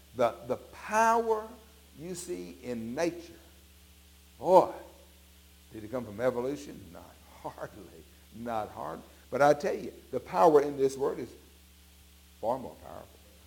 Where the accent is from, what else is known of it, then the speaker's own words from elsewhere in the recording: Arkansas, United States; I played that hog ball. We grew up in Arkansas.